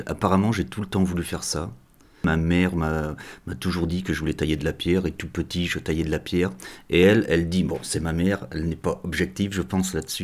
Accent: Ruffec, Nouvelle-Aquitaine, France; Non, je suis originaire de Ruffec.

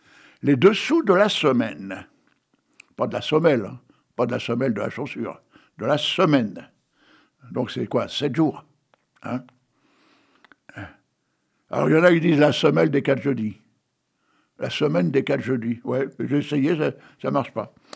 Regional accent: Hauts-de-France, France; Tu sais que j'adore les frites, moi. Hein. Je suis du Nord.

